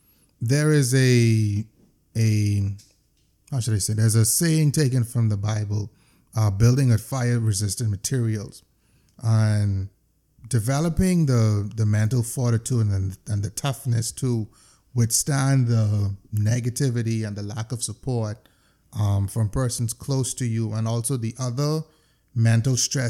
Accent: New Providence, Bahamas; that's not to speak out against people from New Providence, because I'm from New Providence.

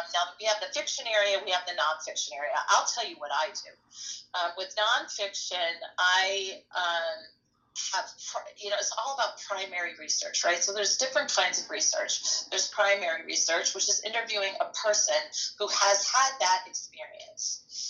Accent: Chicago, Illinois, United States; I knew she was not me. I grew up in Chicago.

